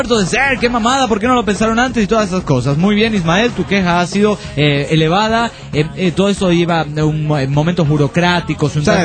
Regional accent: Puno, Peru; de Puno, Perú.

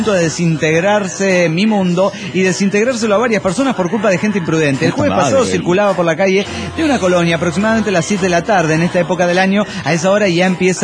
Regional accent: Mendoza, Argentina; yo soy de Mendoza, originaria de Mendoza, Argentina. Mis viejos tienen un aserradero allí.

